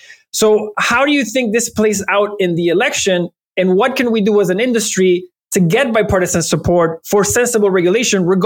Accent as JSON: {"language": "English", "country": "Venezuela", "tie": "born or raised there", "first_language": "es", "second_language": "English", "said": "my main language is Spanish because I grew up in Venezuela, but my parents are Italian."}